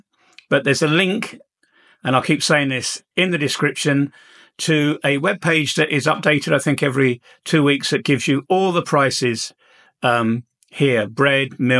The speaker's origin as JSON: {"language": "English", "region": "England", "country": "United Kingdom", "moved": "as an adult", "lives_now": "Balkans", "said": "I'm an Englishman in the Balkans and I'm over 70 and I've been living here for over 25 years."}